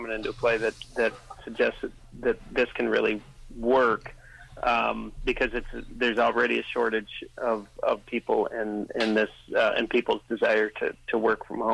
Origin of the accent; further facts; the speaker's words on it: United States; It might not sound like I'm from the United States, but I don't think we're particularly ahead of where Canada is.